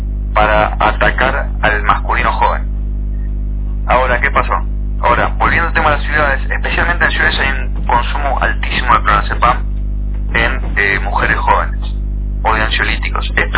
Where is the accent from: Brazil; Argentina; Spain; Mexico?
Argentina